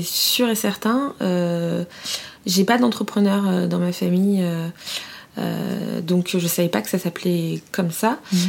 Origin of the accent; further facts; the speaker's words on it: Fontainebleau, Île-de-France, France; also born or lived in Paris; Alors, je suis née à Paris, mais à 5 ans, j'ai emménagé à Fontainebleau